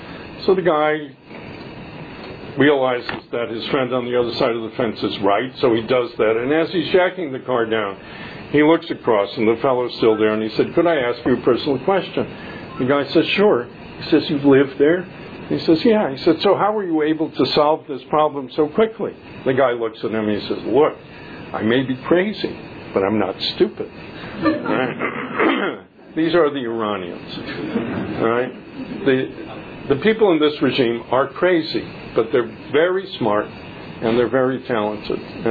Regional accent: Los Angeles, California, United States; I think I'm from Los Angeles originally. I'm a Hollywood kid, I think, in terms of movies.

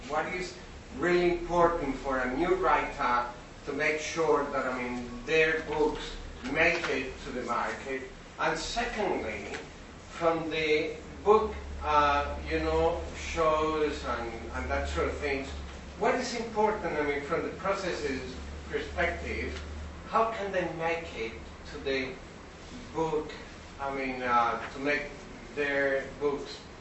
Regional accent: Colombia; from Colombia, South America.

